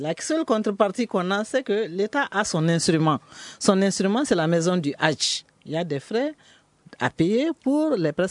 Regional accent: Mali; nous sommes tous des Maliens

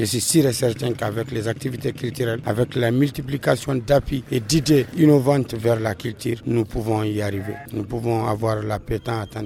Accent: Timbuktu, Timbuktu Region, Mali; Je suis de Tombouctou.

